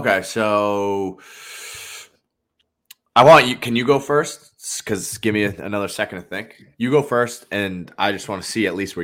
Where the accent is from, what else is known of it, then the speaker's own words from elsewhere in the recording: Massachusetts, United States; We're from Massachusetts. I can't smoke weed when I'm playing golf.